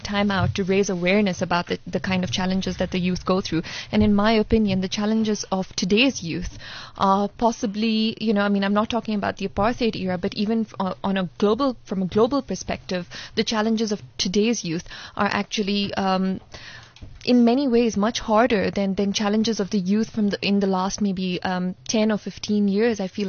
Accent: Dubai, United Arab Emirates; I grew up in Dubai

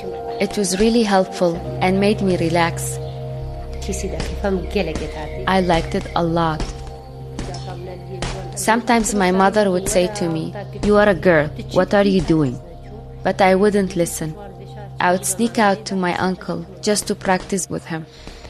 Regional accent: Sinjar, Nineveh, Iraq; I'm from Sinjar. I'm 37 years old. In Sinjar, my mother was sick. I was young.

